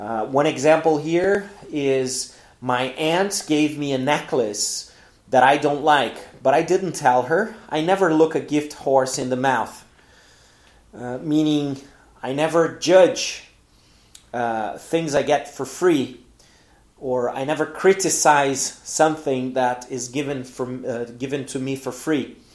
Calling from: Porto Alegre, Rio Grande do Sul, Brazil

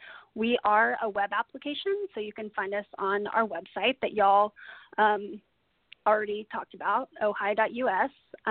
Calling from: Austin, Texas, United States; Yeah, so I'm calling from Austin, Texas, just down the road from Fort Hood.

